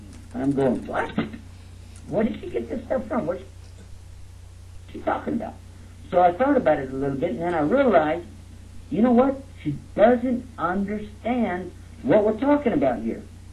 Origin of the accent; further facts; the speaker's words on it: Texas, United States; Now, anyway, you did good. And now, I'm going to tell you, I'm from Texas.